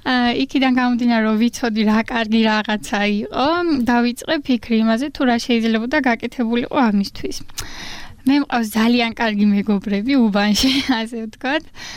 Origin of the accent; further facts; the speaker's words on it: Apeni, Kakheti, Georgia; აფენიდან ვარ, ისეც ლაგოდეხს ეკუთვნის, მაგრამ გავთხოვდი.